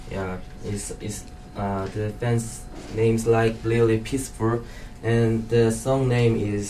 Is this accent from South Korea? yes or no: yes; South Korea; from Korea. Actually, I was the bassist and guitarist in my band in Korea for 2 years.